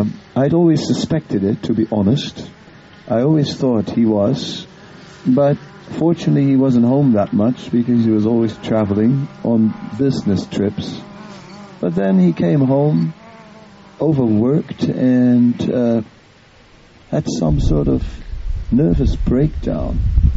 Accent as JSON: {"language": "English", "country": "Netherlands", "second_language": "English", "said": "well, I'm from the Netherlands"}